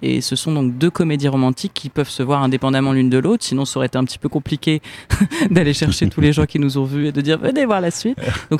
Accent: Paris, Île-de-France, France; et je suis parisienne et comédienne depuis 15 ans.

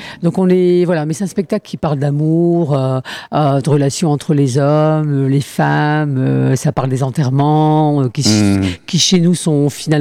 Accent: France; born there; Moi, je suis né en France.

